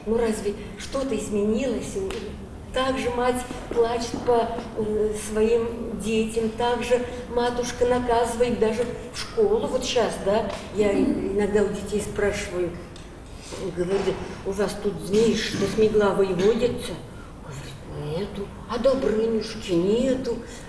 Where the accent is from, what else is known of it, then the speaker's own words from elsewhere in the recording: Russia; У нас, я выросла в Заволжье, у нас не сказывали былины.